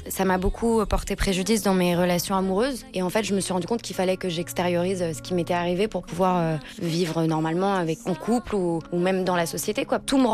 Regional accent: Montreal, Quebec, Canada; J'ai grandi à Montréal, alors bon, j'ai toujours baigné dans un univers très bilingue, très influencé par plusieurs cultures différentes.

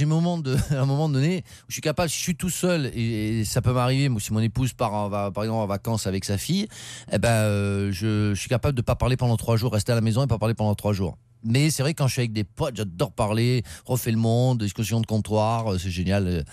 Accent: Saint-Cyr-sur-Mer, Provence-Alpes-Côte d'Azur, France; also born or lived in Marseille; Je suis né à Marseille, mais j'ai jamais vécu à Marseille. C'était Saint-Cyr-sur-Mer, la Cadière d'Azur, où on fait un bon bandol. Mais mes parents sont champenois d'origine, donc j'ai un peu la sagesse du Nord et l'enflammade du Sud de temps en temps.

